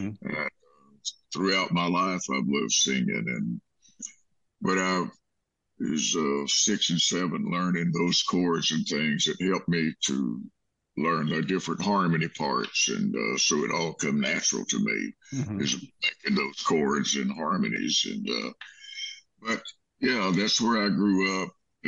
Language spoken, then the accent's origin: English; Alabama, United States; also born or lived in Florida; I grew up in South Alabama and Northwest Florida. That's where I was born and raised. And my dad was a big farmer. I grew up on a cotton and peanut farm.